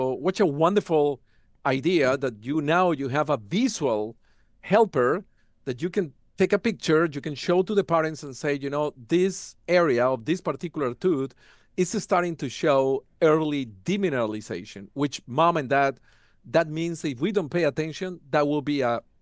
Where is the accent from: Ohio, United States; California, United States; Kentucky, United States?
Kentucky, United States; accent: Kentucky; That's the ones who are getting the benefit of the time that you spend listening to my Kentucky accent or my We Are accent.